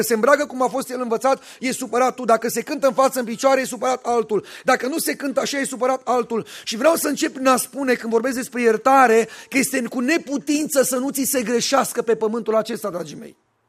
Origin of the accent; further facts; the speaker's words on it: Bucharest, Romania; also born or lived in Bucovina; Eu deloc sunt din București și am crescut într-un anumit fel în biserica mea. M-am mutat misionar undeva în Bucovina, în nordul Bucovina, graniță cu Ucraina